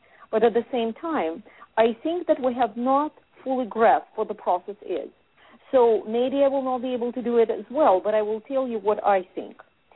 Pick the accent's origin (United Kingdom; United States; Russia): Russia; English is a second language; moved away as an adult; also born or lived in Ukraine; I was growing up in Russia with three languages simultaneously. Father speaks Ossetian, mother Ukrainian, growing up in Russia. Then went to school in Russia and Ukraine, and got my first education at St. Petersburg University.